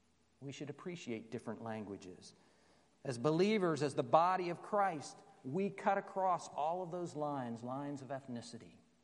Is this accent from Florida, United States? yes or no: yes; Florida, United States; I grew up in South Florida.